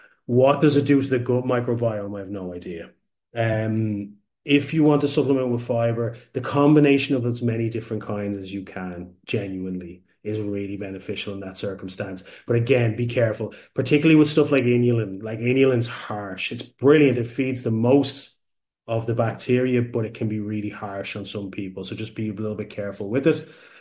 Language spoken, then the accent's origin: English; Ireland; Like I'm from Ireland originally, we use a lot of fluoride